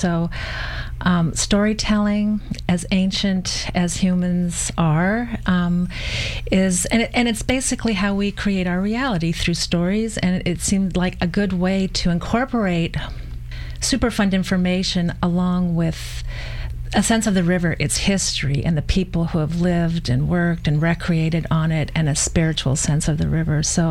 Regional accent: Portland, Oregon, United States; I'm a native. I'm a second generation native of Portland. I grew up in Arbor Lodge neighborhood, which is near the river.

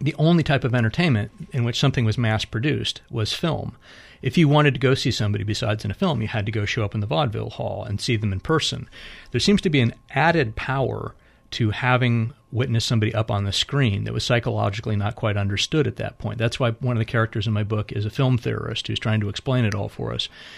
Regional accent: Hollywood, California, United States; And I grew up in Hollywood

